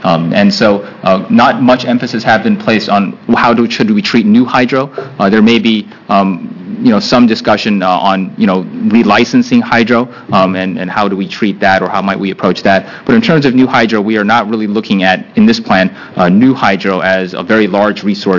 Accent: Kentucky, United States; I grew up in Kentucky myself, down one of those little hollers where we wouldn't have had electricity if the Rural Electrification Administration hadn't come in and done its job.

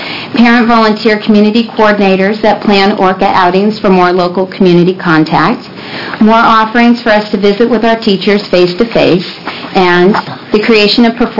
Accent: Hillsboro, Oregon, United States; I'm from Hillsboro, Oregon.

